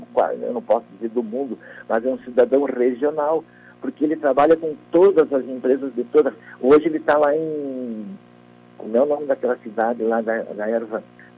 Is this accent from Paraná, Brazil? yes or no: no; Palmeira, Rio Grande do Sul, Brazil; now in Passo Fundo, Brazil; Eu sou natural de Palmeira, Rudimar. Eu não tinha espaço em Palmeira. Eu vim embora para Passo Fundo.